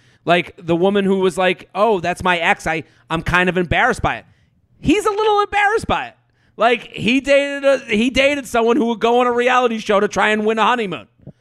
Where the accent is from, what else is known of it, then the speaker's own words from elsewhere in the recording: Massachusetts, United States; I'm from outside of Boston.